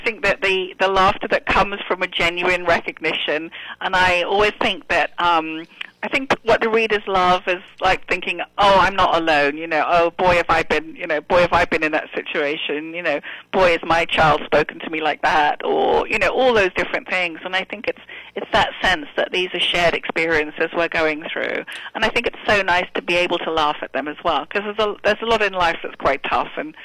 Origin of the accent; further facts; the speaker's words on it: Wales, United Kingdom; now in Cambridge, United Kingdom; I was from South Wales originally, which is over the other part of the country. And, yeah, we moved to Cambridge when the kids were little.